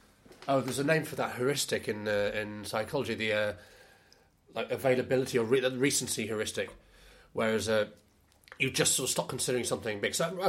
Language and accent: English; Shipley, Yorkshire and the Humber, United Kingdom; I grew up in Shipley, which is sort of between Leeds and Bradford. It's technically part of Bradford.